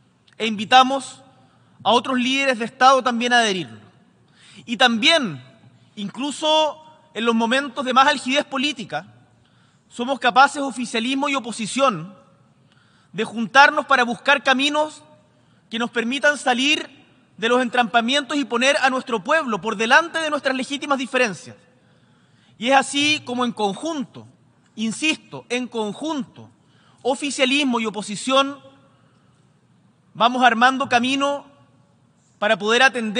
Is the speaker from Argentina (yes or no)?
no; Chile; Como chilenas y chilenos nos sentimos orgullosos